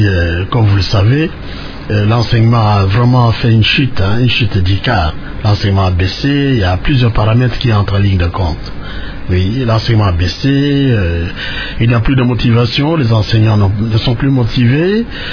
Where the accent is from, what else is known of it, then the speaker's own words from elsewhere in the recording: Mbeni, Kwilu, DR Congo; Oui, j'ai grandi en Mbeni, c'est là où j'ai passé mon enfance. Je suis un parfait villageois.